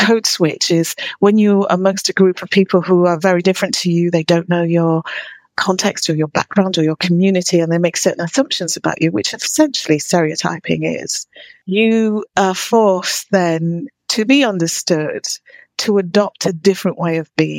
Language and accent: English; Leeds, Yorkshire and the Humber, United Kingdom; I come from Leeds. I'm a Yorkshire lass, and inner city Leeds as well.